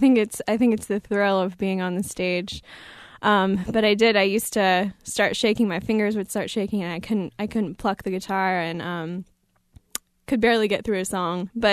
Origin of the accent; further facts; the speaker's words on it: Austin, Texas, United States; I'm from Austin, yeah.